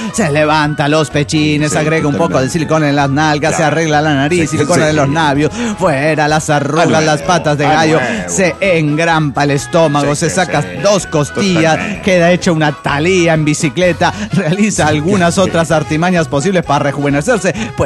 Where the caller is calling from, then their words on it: Juliaca, Puno, Peru; Soy el bohemio de Juliaca, Perú